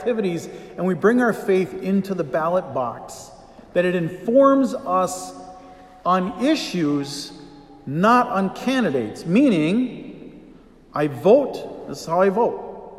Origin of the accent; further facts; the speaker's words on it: Michigan, United States; In my home state of Michigan, Proposition 3 seeks to...